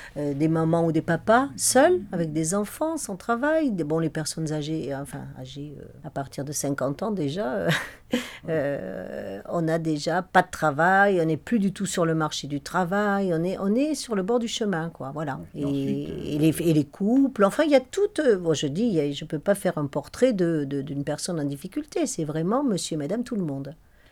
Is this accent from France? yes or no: yes; Occitanie, France; now in Sandrieux, France; Je viens du Lot, je suis une lotoise